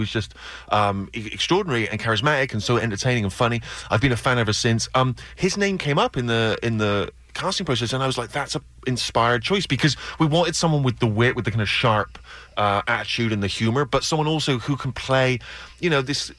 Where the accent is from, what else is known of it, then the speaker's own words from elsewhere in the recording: United Kingdom; well, what am I? I'm a British writer.